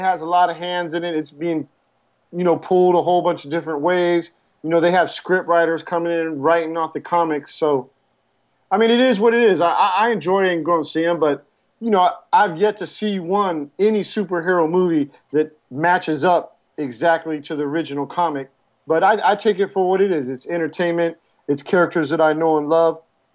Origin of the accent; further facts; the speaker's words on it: East Coast, United States; accent: East Coast; So I do have an East Coast accent. That's what a lot of people think. I'm maybe from New Jersey or New York, but they can't really pin it down.